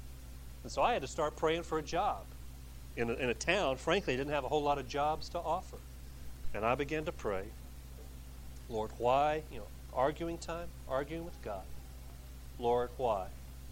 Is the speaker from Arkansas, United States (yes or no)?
no; Alabama, United States; I was raised in the South. I went to the University of Alabama, and I was raised in the state of Alabama.